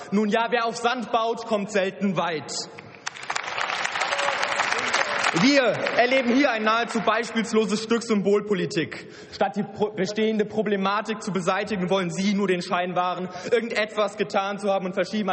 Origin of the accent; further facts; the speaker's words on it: Weimar, Thuringia, Germany; Ich komme aus Weimar, ich habe die DDR erlebt